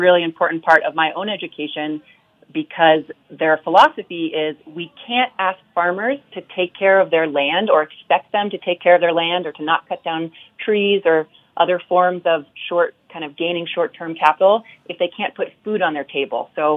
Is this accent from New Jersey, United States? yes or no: no; Vermont, United States; And so growing up in Vermont, I grew up on a farm